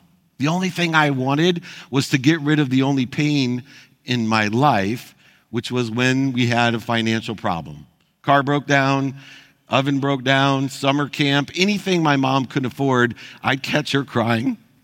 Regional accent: Akron, Ohio, United States; I was born, like many of you, I'm sure, in a world of not enough. I grew up in Akron, Ohio.

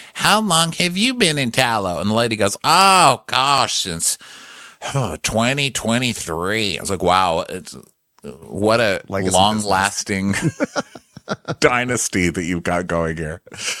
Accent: Texas, United States; Well, I'm from Texas, so most of our shopping things have that, you know, kind of Cowboy Christmas element to it.

